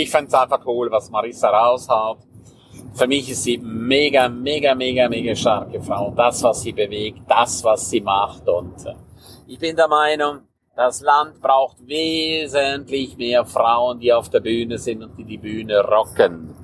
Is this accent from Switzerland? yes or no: yes; Switzerland; accent: Swiss German; Auch ich habe einen Schweizer Dialekt. Wenn ich aber spreche, dann spreche ich Hochdeutsch.